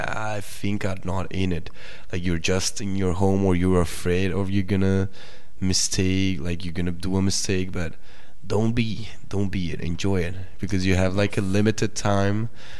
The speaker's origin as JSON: {"language": "English", "country": "Colombia", "said": "oh, I come from Colombia, people think about narcos"}